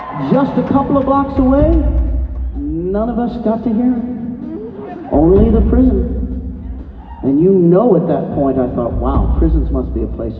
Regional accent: Leavenworth, Kansas, United States; I grew up in Leavenworth, Kansas. If you didn't know that, that's where I grew up, Leavenworth.

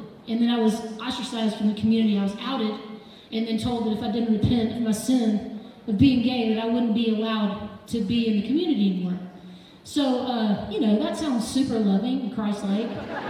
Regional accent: Hernando, Mississippi, United States; Well, y'all, I grew up in the Memphis area, in a little town called Hernando, Mississippi. I'm grateful to be from the South.

